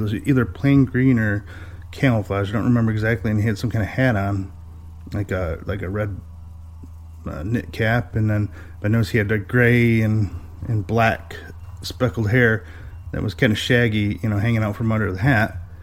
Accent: Michigan, United States; I'm from Michigan, just north of Detroit a little ways, and I got a story for you.

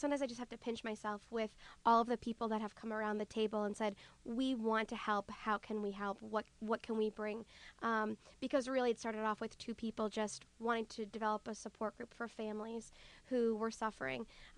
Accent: Franklin, United States; I'm from Franklin, where the Safe Coalition is out of, and I had moved away for 6 years, and upon coming back

